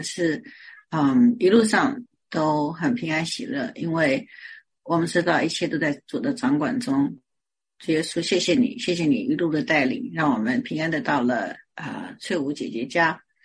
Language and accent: Chinese; China; 与大家一起庆祝我们中国人的年